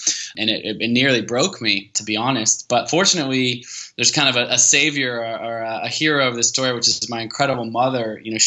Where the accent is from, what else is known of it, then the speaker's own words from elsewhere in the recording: Portland, Oregon, United States; Yeah, so I'm American. I grew up in Portland, Oregon.